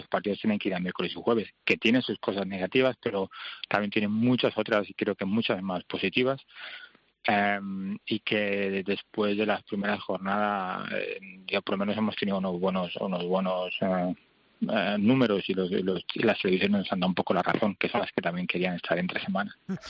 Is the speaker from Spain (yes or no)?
yes; Spain; como buen español